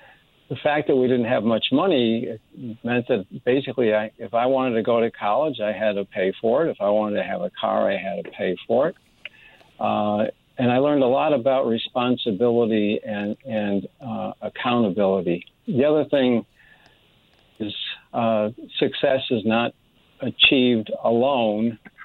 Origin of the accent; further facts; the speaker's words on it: Middletown, Connecticut, United States; born there; I was born in Middletown, Connecticut